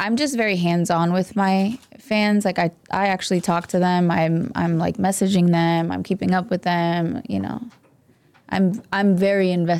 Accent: Orlando, Florida, United States; also born or lived in Rhode Island; now in Miami, United States; I'm from Orlando, Florida.

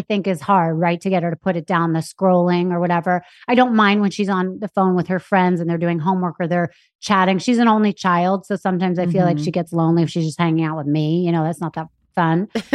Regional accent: New York City, New York, United States; We're from New York City. We're not sheltered people.

